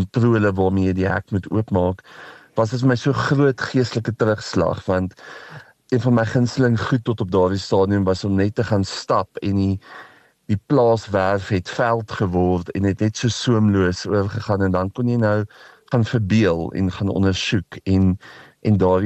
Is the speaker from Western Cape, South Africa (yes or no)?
no; Pretoria, Gauteng, South Africa; ek het groot geword net buite Pretoria op die familieplaas naby Hennopsrivier. En dit was destyds ver uit Pretoria uit gewees. So dit was platteland en ek was in 'n plaas laerskool met 150 kinders.